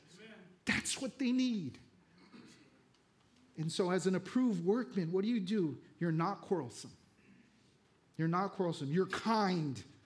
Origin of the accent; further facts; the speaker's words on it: Vallejo, California, United States; you know, I'm from Vallejo.